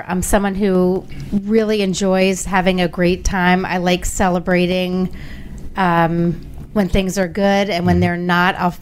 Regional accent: Washington, District of Columbia, United States; born there; I was born in Washington, D.C.

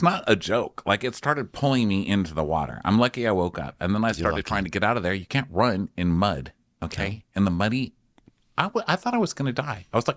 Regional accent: El Paso, Texas, United States; What do I know? I'm from El Paso. I don't know what a high tide is.

